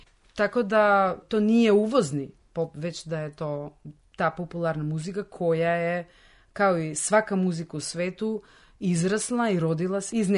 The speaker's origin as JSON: {"language": "Serbian", "country": "North Macedonia", "said": "znači, mi nismo iz Francuske, mi smo iz Makedonije."}